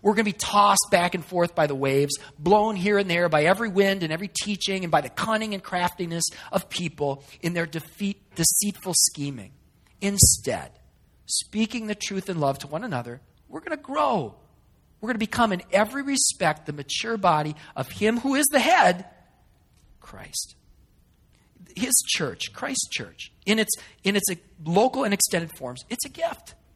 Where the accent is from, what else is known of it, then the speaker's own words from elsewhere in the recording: Hastings, Minnesota, United States; now in Shoreview, United States; that I didn't get growing up in Hastings, that I didn't get from my church in New Ulm, that I didn't get here in Shoreview.